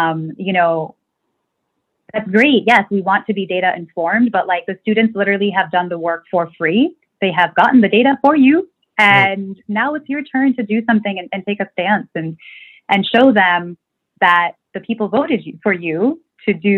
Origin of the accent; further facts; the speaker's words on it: United States; I grew up here in Montgomery County. I went to Capesburg High School. Like it was always my dream to be in my community.